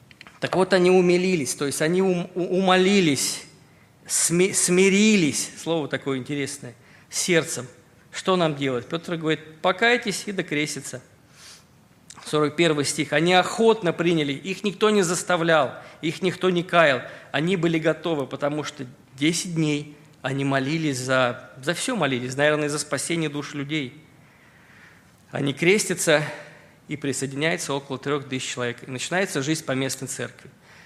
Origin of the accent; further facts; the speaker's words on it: Russia; Дарю и говорю, я из России.